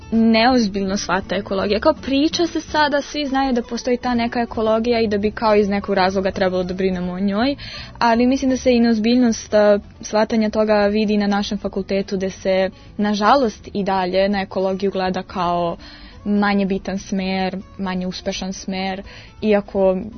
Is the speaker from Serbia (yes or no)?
yes; Serbia; Stvari koje su, na primjer, ovdje kod nas u Srbiji normalna, to je da ako ja imam mlađu sestru, ona će naravno naslediti moju odeću